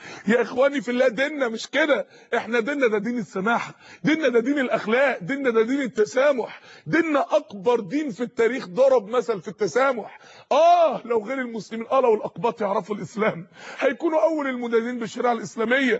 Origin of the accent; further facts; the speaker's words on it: Egypt; يا جماعة انت مصري وانا مصري، دي بلدي ودي بلدك، دي بلدنا احنا الاثنين